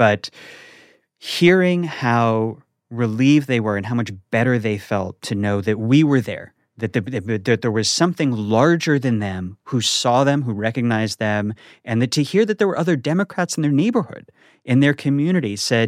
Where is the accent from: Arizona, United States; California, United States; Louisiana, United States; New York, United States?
Arizona, United States; Scottsdale; In Scottsdale, yeah.